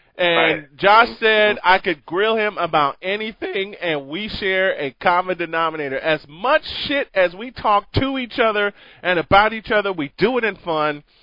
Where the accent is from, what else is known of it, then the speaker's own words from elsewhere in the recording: Chicago, Illinois, United States; I am from Chicago. I am a Southsider born and bred